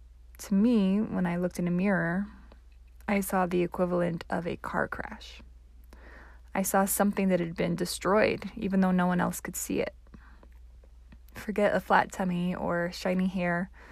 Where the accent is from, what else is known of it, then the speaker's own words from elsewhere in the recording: United States; Of course, as an American youth, I felt some of that.